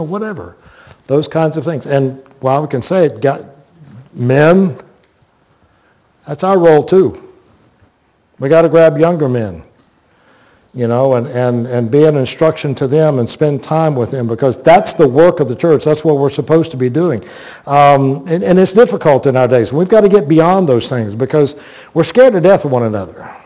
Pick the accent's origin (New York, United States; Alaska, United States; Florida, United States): Florida, United States; Plant City; I grew up with mentors in Plant City.